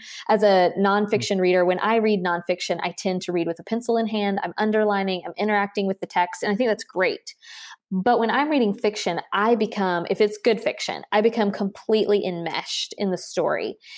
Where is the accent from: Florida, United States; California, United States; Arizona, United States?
Florida, United States; Tallahassee; because I grew up in Tallahassee, a lot of my jobs in high school during the summers were state government jobs.